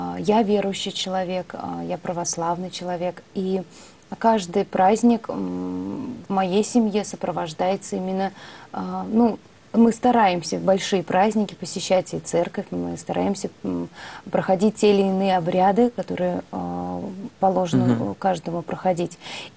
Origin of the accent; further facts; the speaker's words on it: Penza, Penza Oblast, Russia; в мой родной город, да, в Пензу